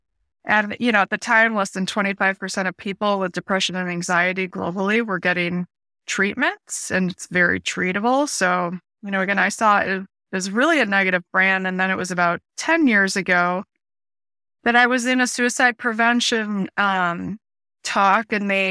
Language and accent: English; Chicago, Illinois, United States; So I grew up in Chicago, and when I was 18, I lost my dad to suicide.